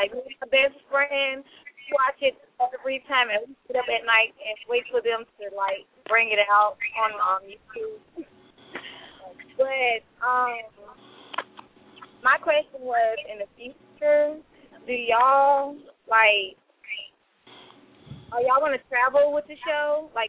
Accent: Enfield, North Carolina, United States; I'm from North Carolina, Enfield, North Carolina, and y'all show has influenced me a lot.

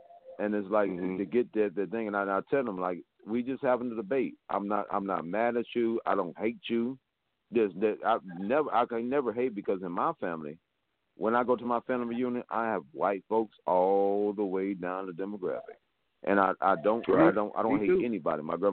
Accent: East Coast, United States; I grew up on the East Coast.

